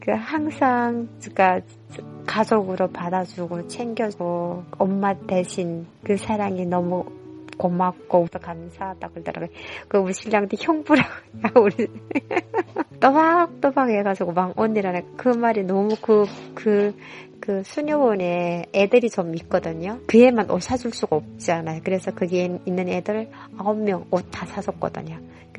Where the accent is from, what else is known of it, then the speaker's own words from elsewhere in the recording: North Korea; 제가 북한 사람이라 하니까 아 여기 북한 사람들이 몇 명 된다고 소개시켜 준 거예요.